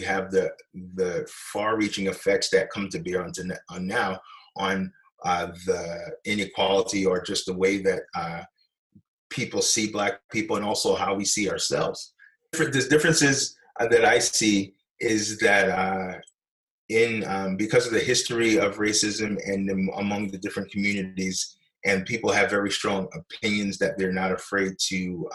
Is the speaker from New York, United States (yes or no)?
yes; Brooklyn, New York, United States; also born or lived in Long Island; when I grew up in Brooklyn and also in Long Island